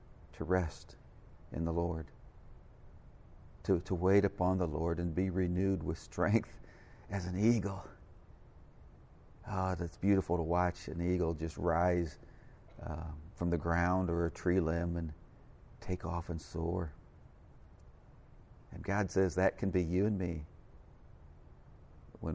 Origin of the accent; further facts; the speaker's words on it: South Bend, Indiana, United States; I'm from South Bend, Indiana